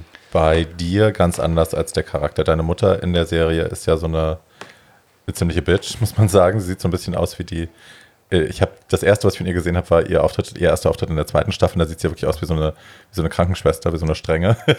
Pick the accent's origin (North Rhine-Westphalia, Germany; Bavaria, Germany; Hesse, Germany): Hesse, Germany; Hofheim; Ich komme aus Hofheim.